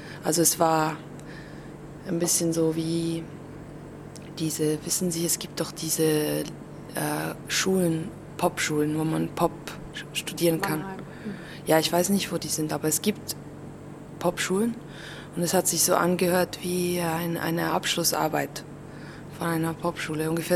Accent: Switzerland; first language Swiss German; Schweizerdeutsch, es stimmt, das ist meine Muttersprache

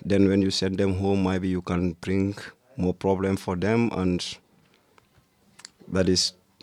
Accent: Gambia; English is a second language; moved away as an adult; now in Germany; I come from Gambia, 2 months here. I'm living inside of Deutschland in South

